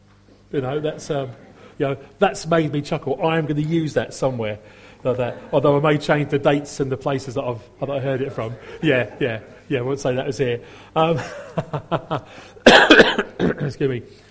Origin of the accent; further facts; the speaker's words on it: East of England, United Kingdom; accent: Norfolk; now in Kent, United Kingdom; there's a little bit of Norfolk come through there. Absolutely beautiful. You know, because I grew up in Norfolk and I moved to Kent. Funnily enough, whenever I speak sometimes, people say, there's something of an accent in there.